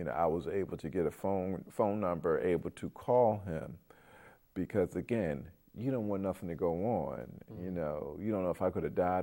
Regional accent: Philadelphia, Pennsylvania, United States; You know, we were both born and raised in Philadelphia.

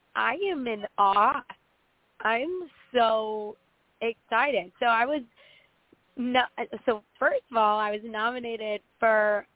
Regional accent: Wisconsin, United States; like I'm from Wisconsin, I'm a Wisconsin girl through and through.

